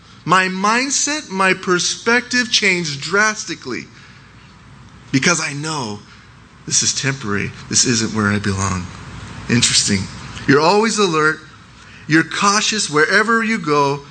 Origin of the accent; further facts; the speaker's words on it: United States; yeah, I'm an American, that's great and all